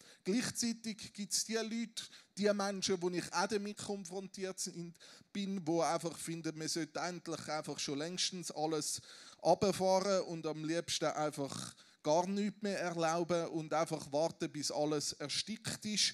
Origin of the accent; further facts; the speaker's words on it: Switzerland; ist das wirklich unsere Philosophie, wie wir als Schweizer unterwegs sind?